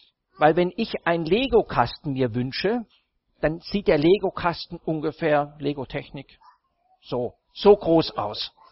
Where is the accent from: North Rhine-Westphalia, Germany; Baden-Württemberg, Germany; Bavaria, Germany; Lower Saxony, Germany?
Baden-Württemberg, Germany; Als Schwabe spart man sich das Geschenkpapier.